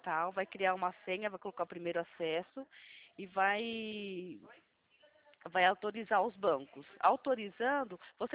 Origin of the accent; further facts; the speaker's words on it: Atibaia, São Paulo, Brazil; eu sou daqui de Atibaia, São Paulo.